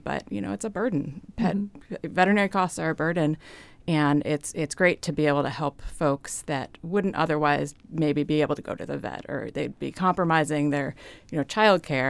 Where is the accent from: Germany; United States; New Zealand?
United States; New Jersey; I grew up in New Jersey and had volunteered at a little local SPCA there and just loved the work.